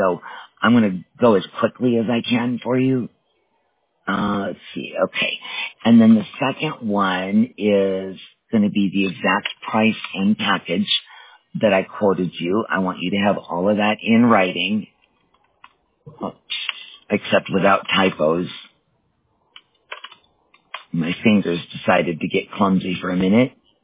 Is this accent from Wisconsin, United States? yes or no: yes; Wisconsin, United States; I grew up in Wisconsin, and I graduated